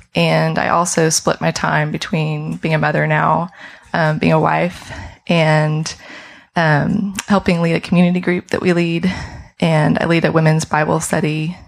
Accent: Austin, Texas, United States; I'm from Austin, grew up here all my life, was born at St. David's Hospital, had my son at St. David's Hospital.

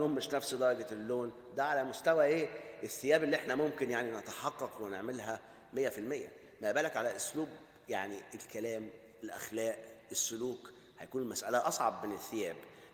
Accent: Egypt; اللي رموه في السجن عندنا في مصر

